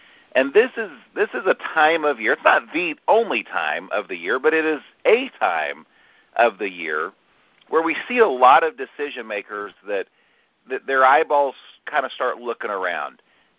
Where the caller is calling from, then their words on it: Dallas, Texas, United States; I'm joining from Dallas, Texas, where it's actually stormy and rainy this morning